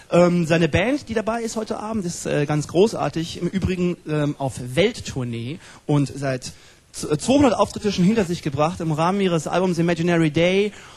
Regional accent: Offenbach, Hesse, Germany; born there; Ich bin geboren 1968 in Offenbach, einem Kaff bei Frankfurt.

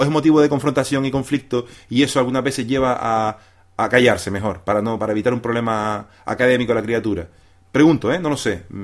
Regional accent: Canary Islands, Spain; moved away; somos muchos canarios los que hemos emigrado de diferentes generaciones

